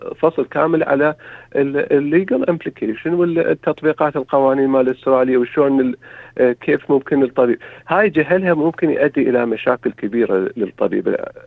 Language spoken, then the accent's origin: Arabic; Iraq; now in Australia